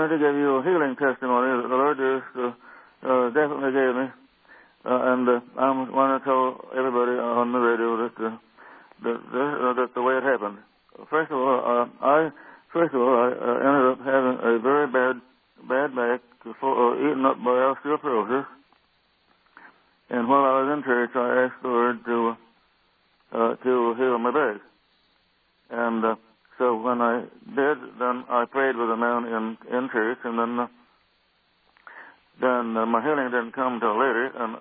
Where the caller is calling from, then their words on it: Monterey, California, United States; and I'm calling from Monterey. This is my first call.